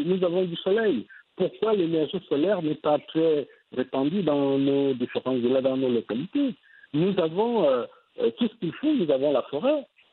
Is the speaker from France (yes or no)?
no; Gabon; Moi, je suis du Gabon, et c'est un pays à forte réseau hydrographique. C'est un pays de soleil, c'est un pays de forêt.